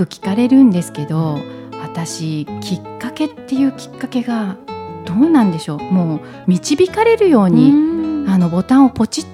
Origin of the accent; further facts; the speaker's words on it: Yamagata, Japan; now in Yokohama, Japan; 私はですね、山形県出身でございまして、現在は横浜市港南区に在住しております。